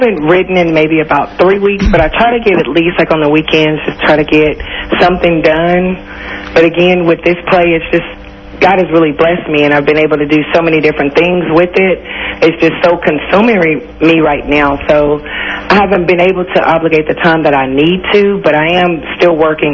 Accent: Richardson, Texas, United States; I'm from Dallas. I'm actually from Richardson, Texas, which is right outside of Dallas.

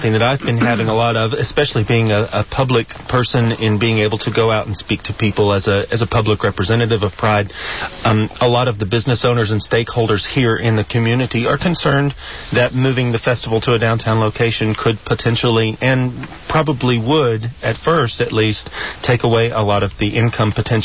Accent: Houston, Texas, United States; also born or lived in overseas; I grew up in Houston, moved away when I went to college, and lived overseas for a number of years in my work, and just wanted to come back and put down some roots. My partner and I wanted to move back home.

